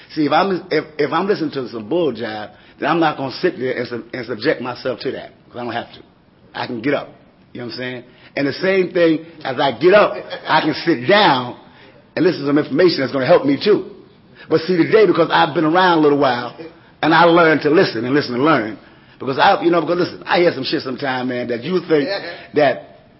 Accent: New York City, New York, United States; I come from Brooklyn, New York. That means I got to travel.

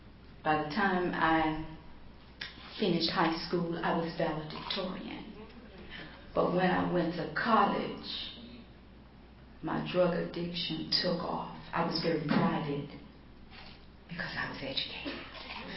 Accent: Miami, Florida, United States; for calling me to ask me to come to Baltimore, because I'm from Miami.

